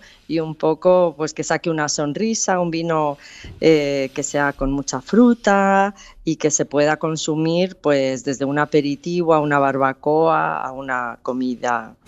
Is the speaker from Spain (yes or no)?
yes; Spain; now in Toledo, Spain; en el año 99 decidimos sacar nuestro primer vino aquí en Toledo, pero venimos de otras zonas de España.